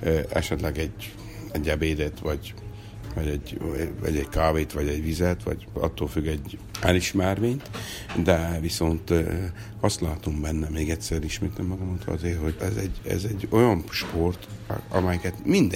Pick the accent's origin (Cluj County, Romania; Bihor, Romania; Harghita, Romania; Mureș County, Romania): Harghita, Romania; az én szülőfalumban, Csíkszentmáson, az általános iskolában volt egy pingpongasztal